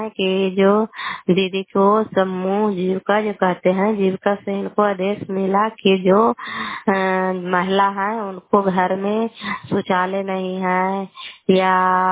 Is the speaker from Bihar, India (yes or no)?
yes; Bihar, India; घर कल्याण तबाली, बेलछी पंचायत, सरखान चंदी, जिला नालंदा का निवासी हूँ।